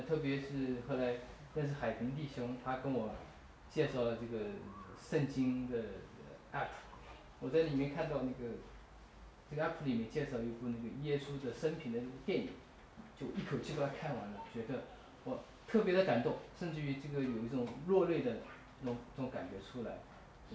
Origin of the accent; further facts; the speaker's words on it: China; 因为我从中国来的，从大陆来的，以前是受那个唯物教唯物主义的那个教育下长大的，我们之前没有什么宗教信仰